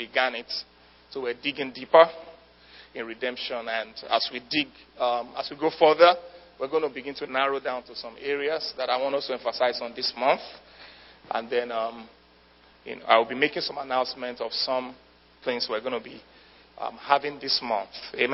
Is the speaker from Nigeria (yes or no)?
yes; Nigeria; first language Yoruba; English is a second language; In my native language, which is Yoruba, the word is very explicit.